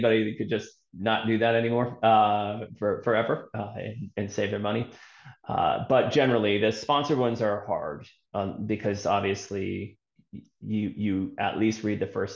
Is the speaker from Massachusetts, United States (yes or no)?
yes; Massachusetts, United States; now in Carlisle, United States; I'm not living there right now. I live in a town called Carlisle, Massachusetts